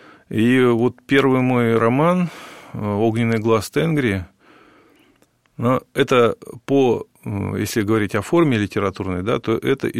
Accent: Tomsk, Tomsk Oblast, Russia; я сам сибиряк. Я родился и вырос в Сибири, в городе Томске. Первые 40 лет своей жизни я провел именно в Томске.

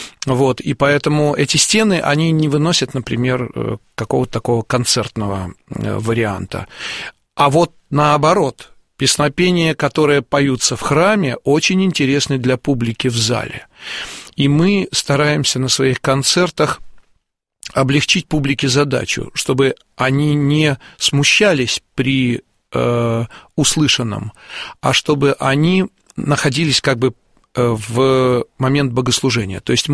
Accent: Minsk, Belarus; moved away as an adult; now in Moscow, Russia; С приездом в Москву, а я учился до этого в Минске, я родился в Минске

